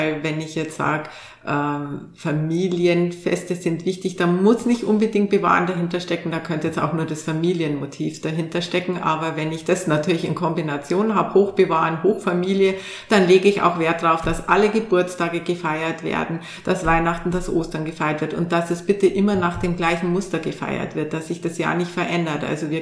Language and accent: German; Bavaria, Germany; Also ich komme selber aus Bayern und da bewahrt man sehr die Trachtenvereine zum Beispiel